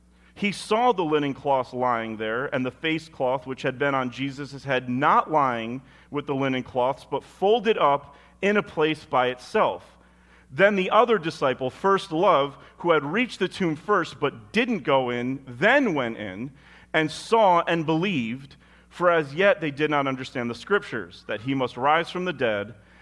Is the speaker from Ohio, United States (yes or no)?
no; Peekskill, New York, United States; And I remember I grew up in Peekskill, and we would go up Maple Avenue to D&M's Pizza all the time on Friday.